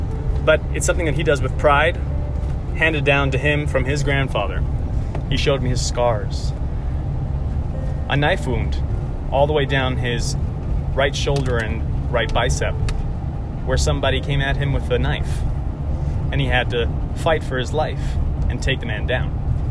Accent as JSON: {"language": "English", "region": "Florida", "country": "United States", "tie": "born or raised there", "said": "I am driving the 1,800 mile journey back to my home state in Florida."}